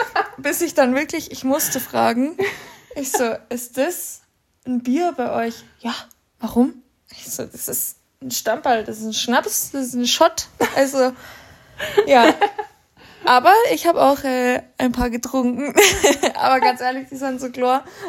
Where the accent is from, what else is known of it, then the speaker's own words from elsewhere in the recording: Bavaria, Germany; wo ich als Bayer erstmal schlucken musste.